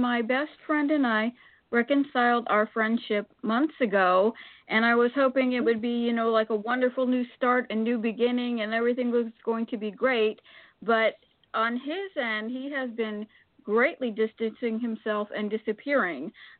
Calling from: Florida, United States; Hello, this is … I'm calling from Florida.

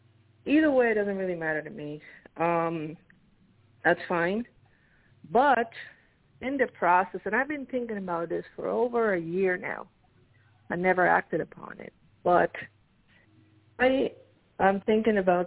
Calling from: New Jersey, United States; I'm calling from New Jersey.

